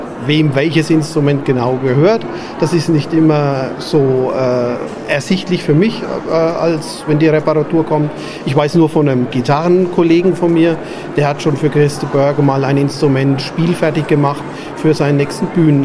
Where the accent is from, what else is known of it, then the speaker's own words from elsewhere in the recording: Würzburg, Bavaria, Germany; ich komme aus Würzburg